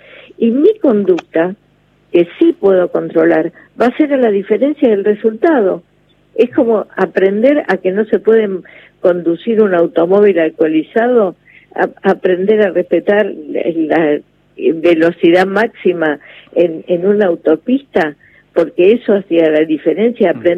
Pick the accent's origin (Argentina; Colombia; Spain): Argentina; como ciudadana argentina